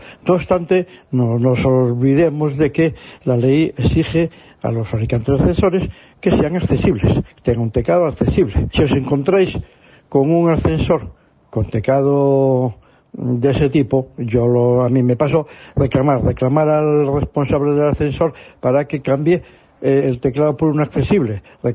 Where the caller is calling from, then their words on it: Pontevedra, Galicia, Spain; de Pontevedra.